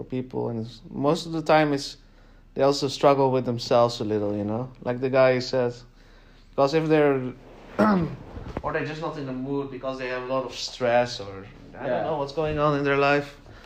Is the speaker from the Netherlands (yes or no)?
yes; Netherlands; I know Islam, Christianity, and Judaism mostly. And some atheist thoughts because I was raised in the Netherlands.